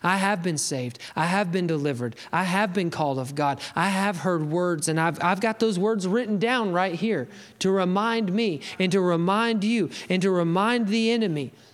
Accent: Alabama, United States; I grew up in Alabama in the 90s.

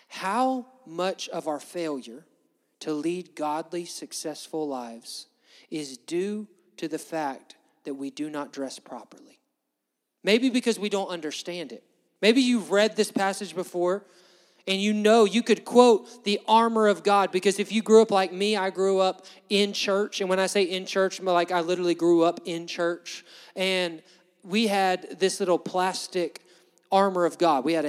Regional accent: Alabama, United States; how many of you guys are born and raised in Alabama like me?

